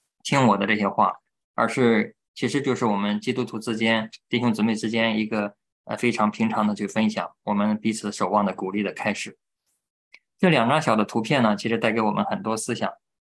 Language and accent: Chinese; China; 我是在中国大陆长大的